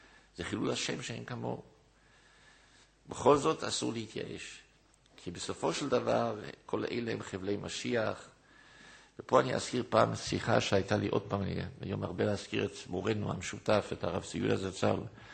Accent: Jerusalem, Jerusalem District, Israel; כשהייתי נער בירושלים, אני יליד ירושלים.

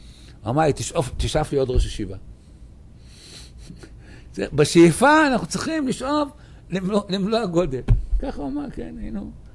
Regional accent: Tel Aviv, Tel Aviv District, Israel; גדלתי בשכונה בתל אביב, לא כל כך דתית, אבל ההורים שלי זכיתי, שם אותי במקום מאוד מאוד חרדי. גדלתי חרדי.

